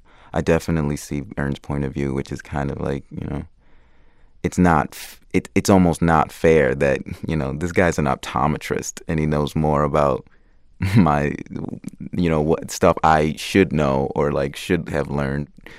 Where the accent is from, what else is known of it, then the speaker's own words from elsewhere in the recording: Stone Mountain, Georgia, United States; I grew up in a suburb called Stone Mountain. Yeah, it's up like east of Atlanta.